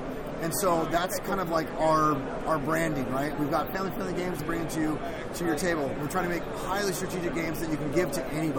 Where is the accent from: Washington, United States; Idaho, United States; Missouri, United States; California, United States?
Washington, United States; Seattle; And then we're from Seattle, so there's so many game conventions in that area.